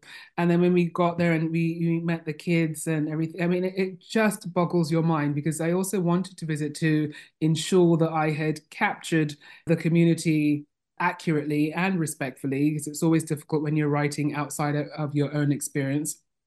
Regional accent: Nigeria; born there; I was born in Nigeria.

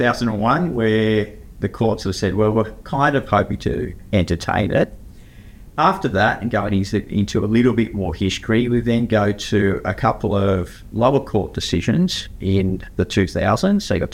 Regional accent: New South Wales, Australia; With the Blues losing, being from New South Wales, of course, if you are listening in Queensland

